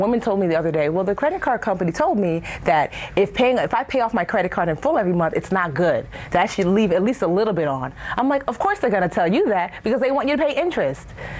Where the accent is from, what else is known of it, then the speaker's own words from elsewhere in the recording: Nigeria; So I'm Nigerian, and so we speak in parables and stories